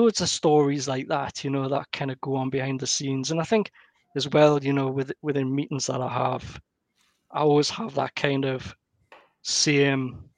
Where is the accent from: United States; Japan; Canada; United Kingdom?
United Kingdom; North East England; accent: Geordie; So he has this crazy Geordie, you know, like, with my accent.